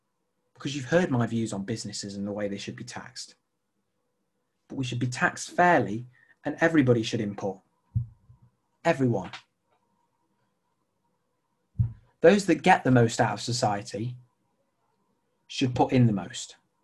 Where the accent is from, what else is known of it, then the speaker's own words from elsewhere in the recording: United Kingdom; I love the UK. It's my home. I'm proud of being British, very proud.